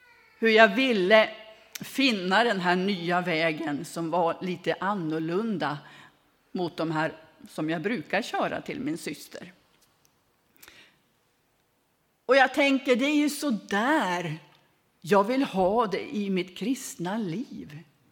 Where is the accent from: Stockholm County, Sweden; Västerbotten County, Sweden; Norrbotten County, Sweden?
Västerbotten County, Sweden; för dig som inte känner mig, så kommer jag från Västerbotten och jag har numera 6 stycken syskon i livet.